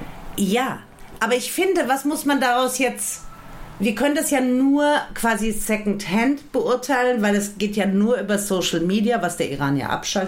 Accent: Frankfurt, Hesse, Germany; Ich bin ja keine Bayerin, ich bin ja Hessin. Mhm. Ich bin Frankfurter Mädchen

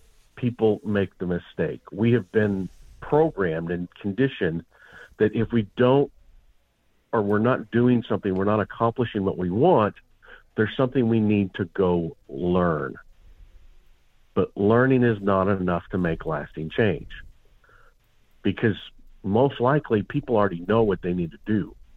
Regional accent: Montana, United States; I grew up in Montana, and my dad and I would go on long trips.

